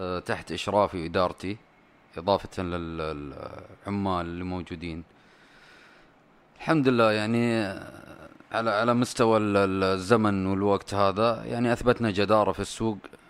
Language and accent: Arabic; Saudi Arabia